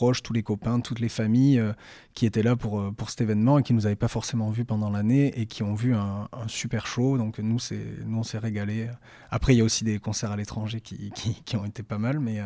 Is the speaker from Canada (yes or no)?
no; Bordeaux, Nouvelle-Aquitaine, France; parce que déjà on est de Bordeaux, on a créé le groupe en tant qu'étudiant